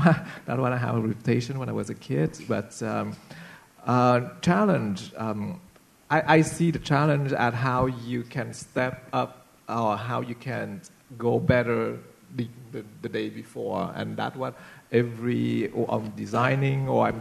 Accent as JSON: {"language": "English", "country": "Canada", "said": "They're just looking me as a Canadian designer, and that's it."}